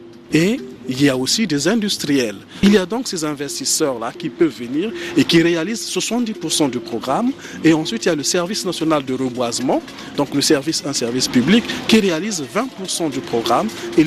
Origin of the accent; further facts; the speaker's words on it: Republic of the Congo; Chez nous, en République du Congo